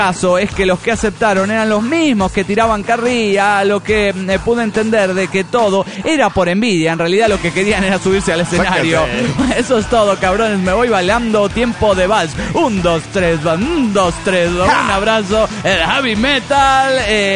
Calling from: Montreal, Quebec, Canada; de Montreal, Canadá.

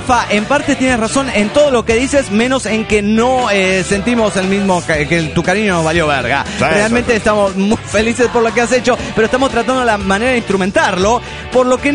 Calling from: Cancún, Quintana Roo, Mexico; Cancún, Quintana Roo, México.

